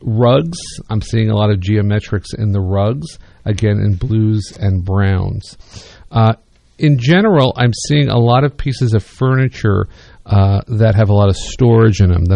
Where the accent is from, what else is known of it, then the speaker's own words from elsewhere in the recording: New Brunswick, Canada; I remember when I was growing up in New Brunswick, on the first floor of our house, there was a built-in kind of coat rack with wainscoting all stained dark.